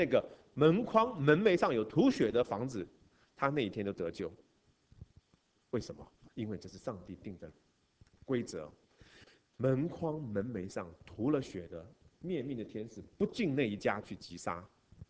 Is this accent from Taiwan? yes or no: no; China; 我想我们中国人最了解了，因为差不多就是我们中国人贴春联